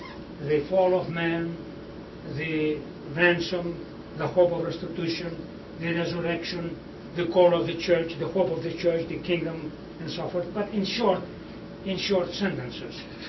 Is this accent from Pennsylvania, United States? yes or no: yes; Pittsburgh, Pennsylvania, United States; So one time he came into Pittsburgh, then after the convention. That's what my hometown was then, and still is.